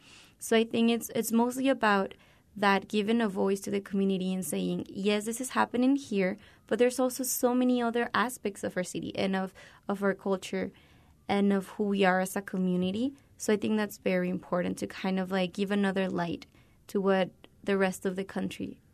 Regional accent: Juarez, Chihuahua, Mexico; I cross every day the border. I'm from Juarez.

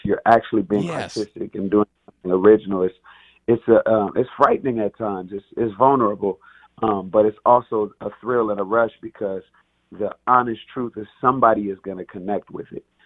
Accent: Los Angeles, California, United States; Los Angeles, I like to say, growing up in Los Angeles, Spanish is not a foreign language.

